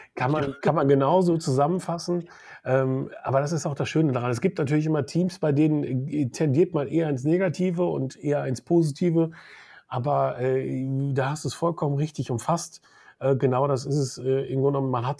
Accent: Münster, North Rhine-Westphalia, Germany; Ich komme aus Münster, ne?

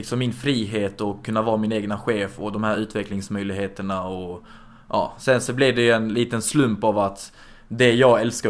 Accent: Helsingborg, Skåne, Sweden; accent: Scanian; also born or lived in Stockholm; Och jag är född i Stockholm och jag är uppvuxen där de första 10 åren. Och sen så flyttade vi till Helsingborg. Så min ungdomsuppväxt har varit i Helsingborg och det är där jag kommer från liksom.

